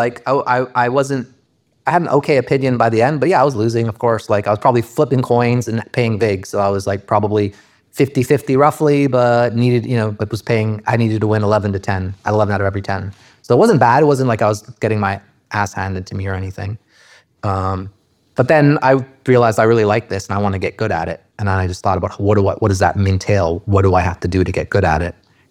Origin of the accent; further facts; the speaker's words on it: Winnipeg, Manitoba, Canada; I grew up in Winnipeg, Manitoba, Canada.